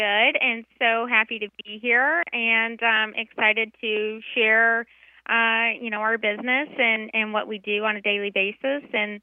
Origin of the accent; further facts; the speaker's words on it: Paducah, Kentucky, United States; So born and raised in Western Kentucky, a small, tiny little town called Paducah, Kentucky.